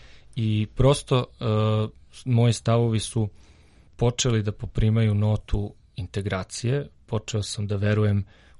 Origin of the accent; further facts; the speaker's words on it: Belgrade, Serbia; da sam kao tipični Beograđanin to posmatrao